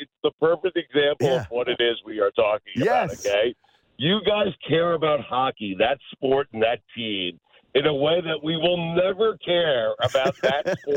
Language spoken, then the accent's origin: English; New York, United States; now in Miami, United States; I'm not. I'm from New York. Mike cares about Miami and South Florida in a way that I never will, in a way that I never could.